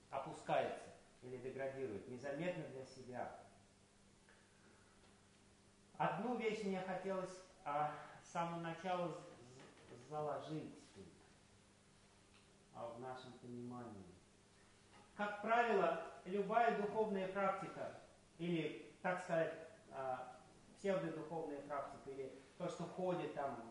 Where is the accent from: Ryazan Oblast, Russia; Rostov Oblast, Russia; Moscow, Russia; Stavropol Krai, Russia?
Moscow, Russia; Я из Москвы, и там все бегут куда-то.